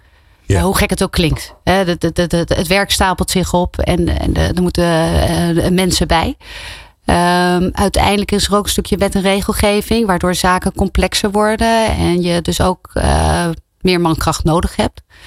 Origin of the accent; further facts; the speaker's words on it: Rotterdam, South Holland, Netherlands; Ik kom uit Rotterdam.